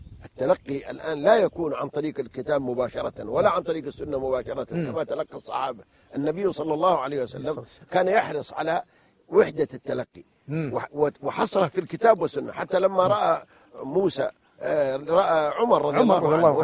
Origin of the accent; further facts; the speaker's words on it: Saudi Arabia; عندنا في المملكة العربية السعودية